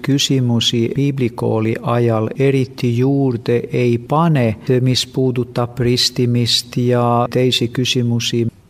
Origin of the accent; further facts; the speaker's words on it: Sweden; Estonian is a second language; also born or lived in Finland; now in Stockholm, Sweden; Ma olen soomlane, aga mu vanemad kolisid Rootsi, kui ma olin 7 aastat vana, et ma olen Rootsis üles kasvanud ja kõik koolid seal käinud.